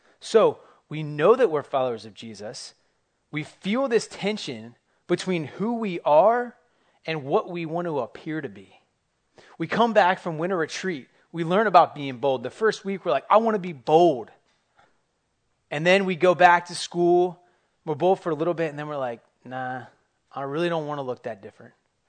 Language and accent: English; United States; I can't change that I'm American, that I've been brought up in American culture.